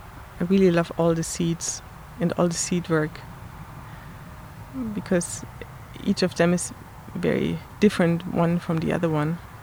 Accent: Austria; English is a second language; I'm from Austria.

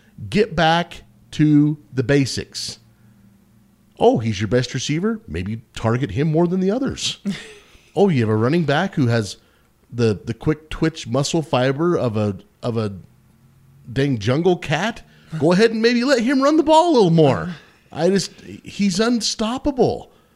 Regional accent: Intermountain West, United States; I grew up in the Intermountain West, and we got just force-fed the Denver Broncos.

